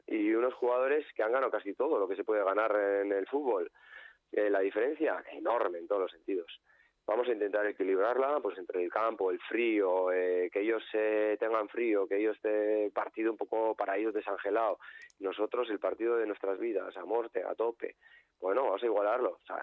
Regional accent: Basque Country, Spain

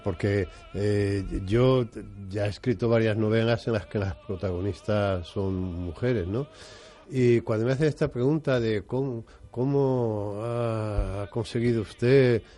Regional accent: Madrid, Community of Madrid, Spain; also born or lived in Valencia; yo nací en Valencia, pero a los 6 años mi familia se trasladó a Madrid y nos vinimos a vivir a Madrid en Extrarradio. Ahora es un barrio muy caro, pero entonces era un suburbio, que es en el barrio de la Prosperidad.

